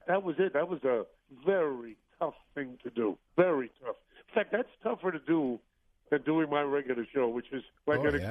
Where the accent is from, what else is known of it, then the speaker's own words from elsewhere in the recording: Brooklyn, New York, United States; I'm a kid. I grew up in Brooklyn. I grew up in the streets of Brooklyn, right? Played stickball, and we played the stoop ball and hit the penny.